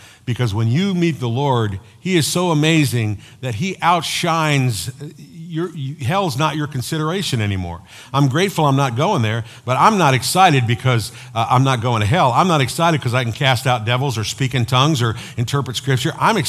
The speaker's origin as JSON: {"language": "English", "country": "United States", "said": "Because the only thing I have to offer is money because I'm an American."}